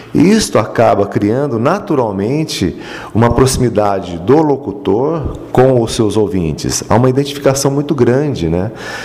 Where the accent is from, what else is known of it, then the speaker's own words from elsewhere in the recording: Cornélio Procópio, Paraná, Brazil; ainda em Cornélio Procópio, na cidade de onde eu sou natural